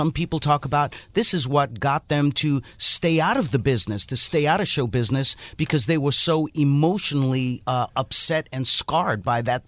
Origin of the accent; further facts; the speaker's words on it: Haiti; now in United States; even though I come from Haiti